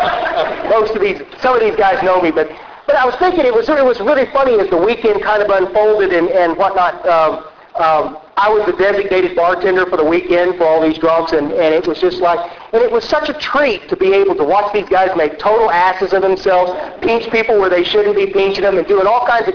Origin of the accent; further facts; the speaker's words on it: Kerrville, Texas, United States; I'm from Hill Country, Kerrville, and driving into